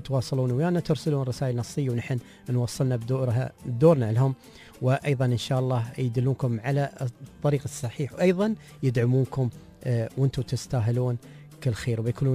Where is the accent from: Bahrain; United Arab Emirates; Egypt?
United Arab Emirates; Dubai; ولا عندنا في دبي